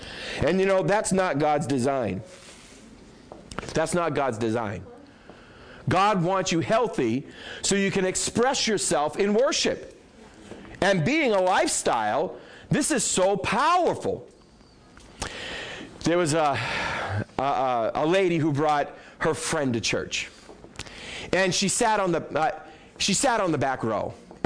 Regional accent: New England, United States; now I'm from New England. I don't know if you've seen stoic people until you've been to New England.

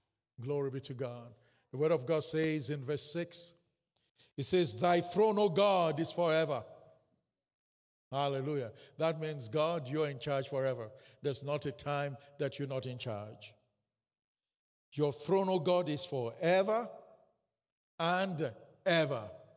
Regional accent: Canada; I know I'm Canadian, and I should not be talking to you about things that are happening down south that much because I'm Canadian.

